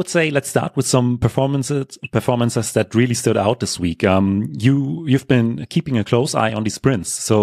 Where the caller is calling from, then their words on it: Germany; as always I'm joining from Germany